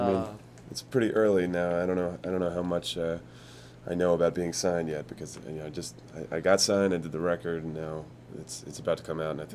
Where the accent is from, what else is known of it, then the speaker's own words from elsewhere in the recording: Bronx, New York, United States; No, I grew up in Riverdale, which is which has its you know, middle class areas, and it has its upper class areas.